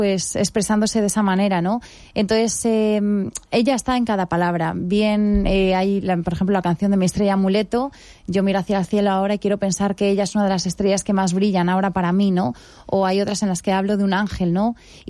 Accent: Castile and León, Spain; son mis orígenes, los campos de girasol, que mis abuelos lo trabajaron, luego los viñedos, nosotros tenemos también, venimos de la zona del Prieto Picudo, entonces yo he vendimiado toda mi vida

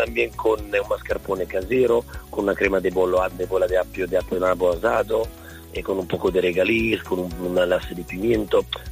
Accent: Emilia-Romagna, Italy; Spanish is a second language; aunque yo vengo de Emilia Romagna, por cierto, mi región la pongo al primer puesto, al primer sitio

